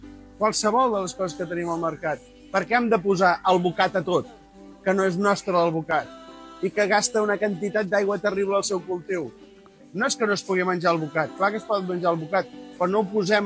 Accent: Reus, Catalonia, Spain; I fot-li que som de Reus.

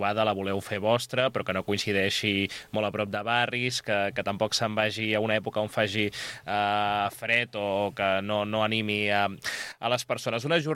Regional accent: Castellví de la Marca, Catalonia, Spain; Jo, que sóc de Castellví de la Marca

